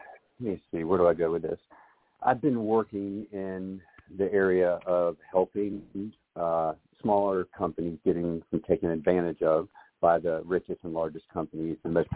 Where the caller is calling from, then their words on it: Brookhaven, Georgia, United States; Atlanta, Georgia. Brookhaven, Georgia.